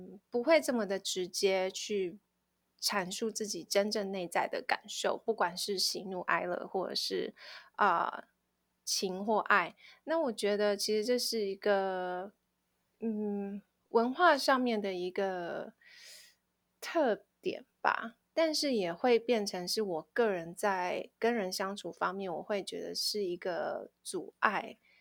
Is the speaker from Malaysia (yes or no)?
no; Taiwan; 我是在台湾出生长大的